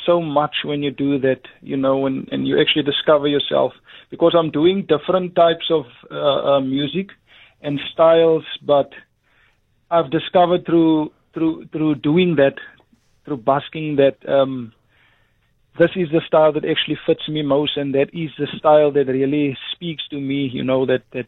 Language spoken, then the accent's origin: English; Cape Town, Western Cape, South Africa; I was born in Cape Town, and then I went to go live that side for a few years and attended, started school that side. But then I was brought back to Cape Town at the age of 10 years old, so... That's why I speak a little bit of Xhosa